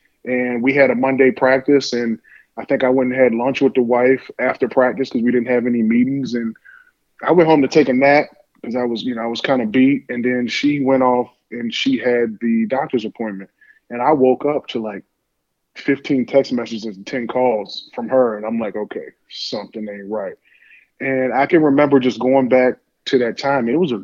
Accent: King George, Virginia, United States; I'm from King George, you're from Colonial Beach, went to Stafford.

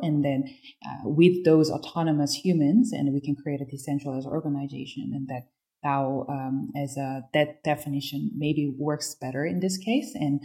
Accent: South Korea; I'm myself from Korea

